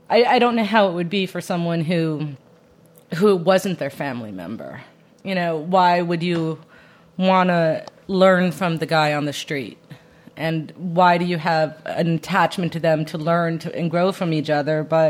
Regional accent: New Jersey, United States; You know, I'm from Jersey.

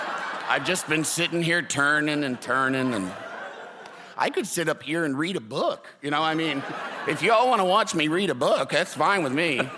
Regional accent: Illinois, United States; Illinois. I'm from Illinois.

